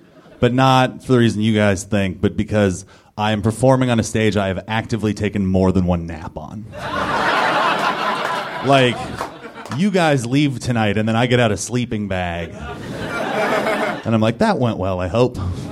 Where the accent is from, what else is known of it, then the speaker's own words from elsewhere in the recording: Los Angeles, California, United States; I am from Southern California. Do we have anybody else here who's from Southern California? It's great, right? I am second generation, and that's a rare thing, because the beautiful thing about being from Southern California and being from Los Angeles